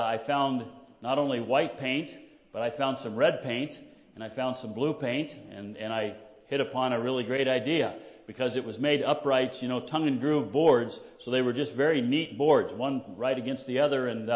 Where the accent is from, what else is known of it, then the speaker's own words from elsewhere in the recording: Kansas, United States; When I was growing up in Kansas, grew up on a farm there with my mom and dad and my three sisters.